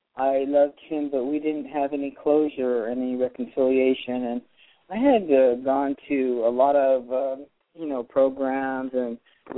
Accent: Boston, Massachusetts, United States; born there; also born or lived in upstate New York; We ended up going back east, and I lived upstate New York. I was born in Boston, and that's where my dad's, all my relatives, and many relatives are still there.

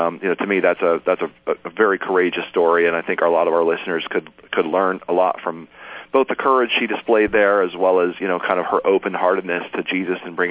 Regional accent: Arizona, United States; even in my home state of Arizona, you know, kind of being a minority religion.

